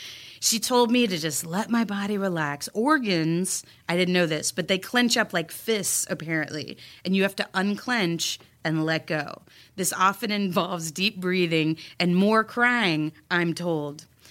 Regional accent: Texas, United States; And I'm from Texas. We took the standard American diet, added chili and cheese, deep fried it, and slathered it with barbecue sauce.

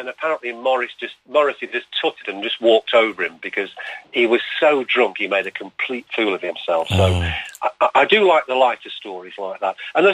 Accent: Manchester, North West England, United Kingdom; I'm from Manchester myself

